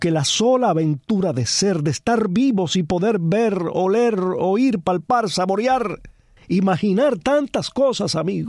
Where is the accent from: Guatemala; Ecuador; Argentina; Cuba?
Cuba; Los cubanos, como cubanos no podemos abandonar la esperanza